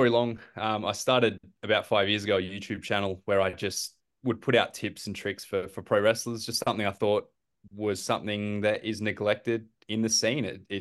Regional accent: Adelaide, South Australia, Australia; Like I said, you know, I'm from Adelaide

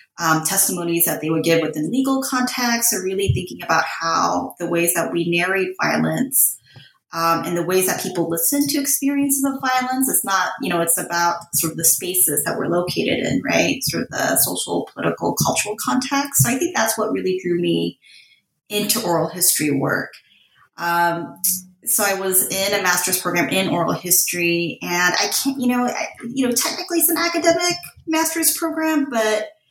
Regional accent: California, United States; I grew up in Southern California.

